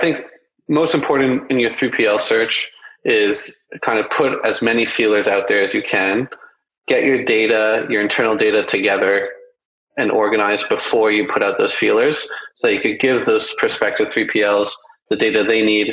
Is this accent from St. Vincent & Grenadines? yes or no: no; Canada; I'm Canadian and got my start in the fashion distribution business